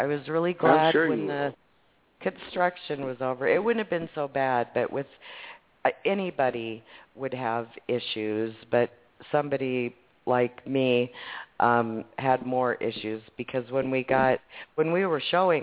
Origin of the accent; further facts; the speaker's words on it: Nebraska, United States; we're all Huskers from Nebraska, whether we like football or not.